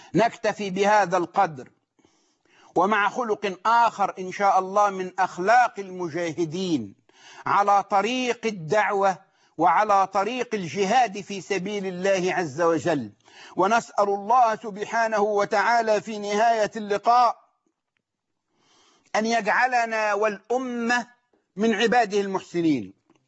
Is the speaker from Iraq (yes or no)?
no; Egypt; بلدنا مصر